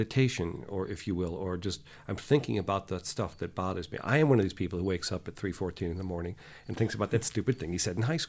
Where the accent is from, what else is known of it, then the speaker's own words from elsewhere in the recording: Chicago, Illinois, United States; now in New York, United States; I'm from Chicago originally. I live in New York now.